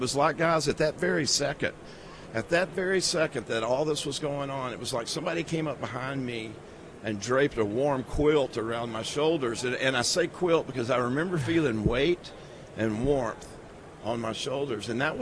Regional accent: Texas, United States; I was raised Southern Baptist in the Bible Belt, you know, in East Texas.

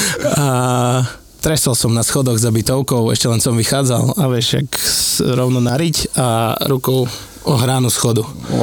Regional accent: Mošurov, Prešov Region, Slovakia; now in Uzovce, Slovakia; Ja pochádzam z Mošurova, a z Mošurova som sa presťahoval do Uzoviec.

